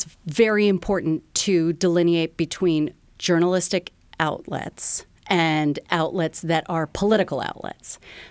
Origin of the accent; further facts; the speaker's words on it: Washington, District of Columbia, United States; I'm from DC originally, so it's my hometown newspaper.